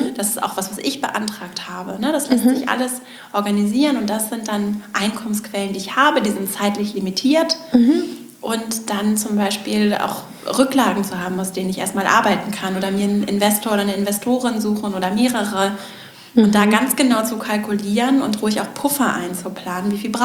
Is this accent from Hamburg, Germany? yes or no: no; Schleswig-Holstein, Germany; ich komme nicht aus der Großstadt, sondern ich habe auch in Schleswig-Holstein eher ländlich bin ich aufgewachsen und habe da auch noch einige Freunde